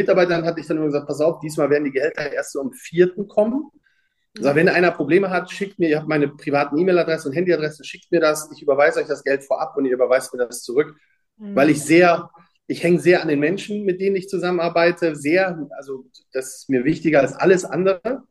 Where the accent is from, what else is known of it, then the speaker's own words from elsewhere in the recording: Bremen, Germany; ich bin aus Bremen